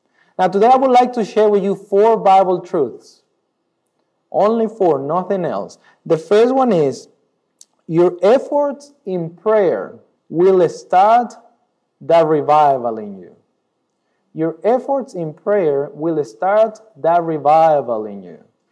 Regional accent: Rockhampton, Queensland, Australia; I come from Rockhampton, live in Rockhampton. I've been living in Rockhampton with my family, who today is missing because they're in Brisbane, for about 4 years.

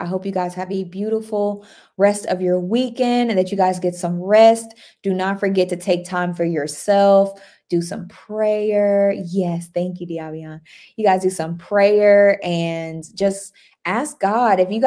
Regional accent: Texas, United States; accent: Texas; Y'all, I'm deep in Texas. My Texas accent. I love it.

